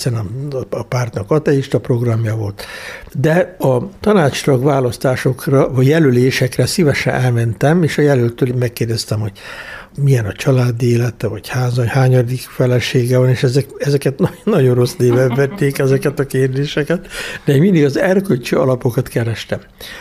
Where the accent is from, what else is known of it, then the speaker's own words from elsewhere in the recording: Transdanubia, Hungary; dunántúli ember vagyok, Gyütmöntnek számítottam Kecskeméten meg még jobban